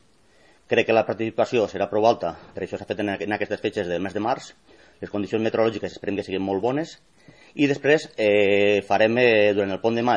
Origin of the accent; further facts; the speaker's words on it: Peníscola, Valencian Community, Spain; Jo sóc de Peníscola